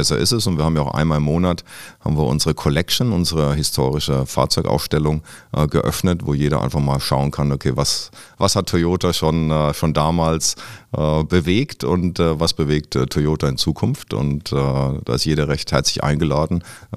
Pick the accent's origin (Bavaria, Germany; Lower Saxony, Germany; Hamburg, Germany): Bavaria, Germany; now in Cologne, Germany; ich komme aus dem Fränkischen